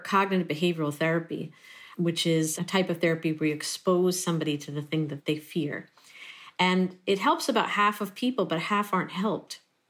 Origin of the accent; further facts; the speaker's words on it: Puerto Rico; I'm originally from Puerto Rico